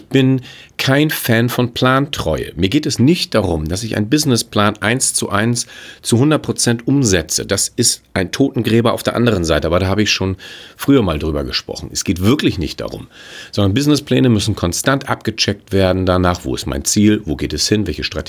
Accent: Hamburg, Germany; Ich bin Hamburger.

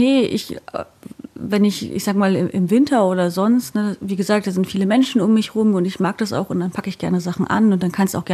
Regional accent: Wismar, Mecklenburg-Vorpommern, Germany; moved away

